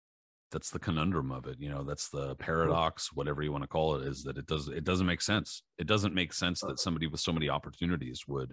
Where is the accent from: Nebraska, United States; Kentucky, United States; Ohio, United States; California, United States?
California, United States; San Diego; considering he's one of the few San Diego fighters, and I'm from San Diego.